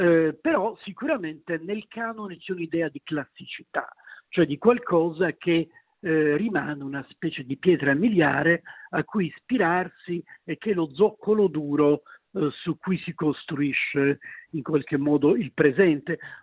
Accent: Sicily, Italy; Io sono siciliano

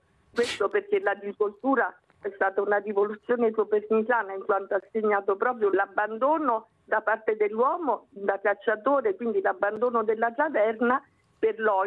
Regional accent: Naples, Campania, Italy; Noi nel sud, io vivo al sud, sono napoletana

